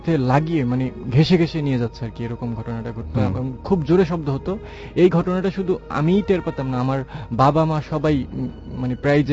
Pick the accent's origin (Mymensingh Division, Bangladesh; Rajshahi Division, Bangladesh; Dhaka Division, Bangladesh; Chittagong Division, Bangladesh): Dhaka Division, Bangladesh; Narayanganj; আমি নারায়ণগঞ্জ থেকে এসেছি।